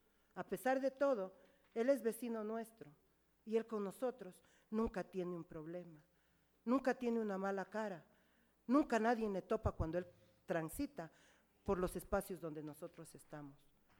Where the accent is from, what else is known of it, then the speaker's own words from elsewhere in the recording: Ecuador; También somos ciudadanas ecuatorianas y estamos sujetas a un trabajo.